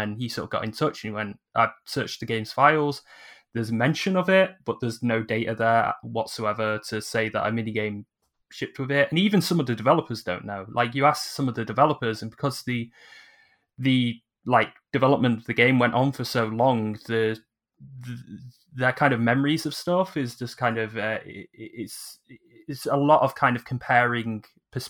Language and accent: English; Manchester, North West England, United Kingdom; is that I'm from Manchester.